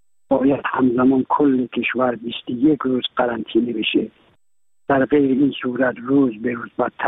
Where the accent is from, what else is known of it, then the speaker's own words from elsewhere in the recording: Iran; یک ایرانیم، دلم برای وطنم، برای ملتم میسوزه